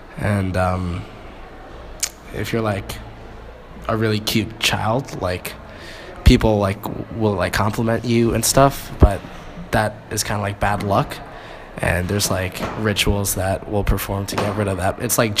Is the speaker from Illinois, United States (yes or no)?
no; West Windsor, New Jersey, United States; Oh, I'm from New Jersey, West Windsor.